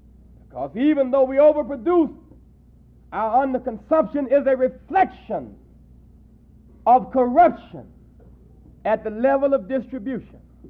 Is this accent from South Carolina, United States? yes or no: yes; South Carolina, United States; You know, I'm from South Carolina.